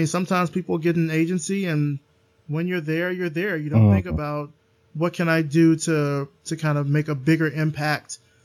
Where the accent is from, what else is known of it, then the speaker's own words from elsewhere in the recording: the South, United States; And I'm from the South, born and raised